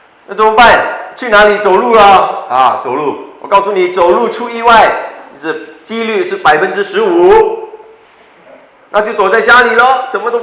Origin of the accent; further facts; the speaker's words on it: Malaysia; 他可惜他没有告诉我们马来西亚人怕什么